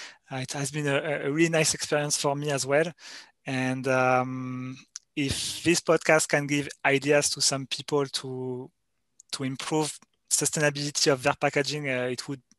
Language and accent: English; Grand Est, France; Because I grew up in Champagne